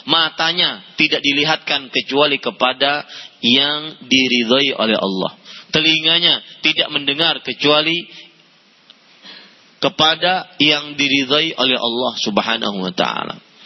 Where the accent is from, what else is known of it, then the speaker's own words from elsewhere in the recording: Banjarmasin, South Kalimantan, Indonesia; kejadian di kota saya di Banjarmasin, saya asli Banjarmasin.